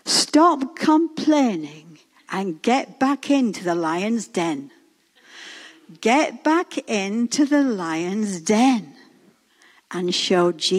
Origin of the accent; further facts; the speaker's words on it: Yorkshire and the Humber, United Kingdom; Because we're from Yorkshire, we like to be honest.